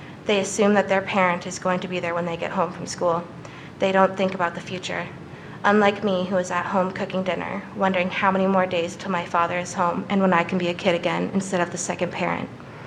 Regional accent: North Dakota, United States; born there; also born or lived in Texas / Minnesota / Virginia / Georgia; I was born in North Dakota into a military household, ultimately making me a military child. We have moved to several different states, including Texas, Minnesota, Virginia, Georgia, and Alaska.

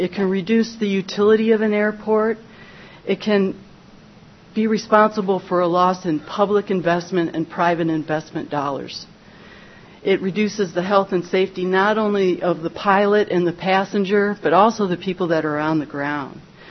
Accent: Willow, Alaska, United States; I'm from Willow, Alaska.

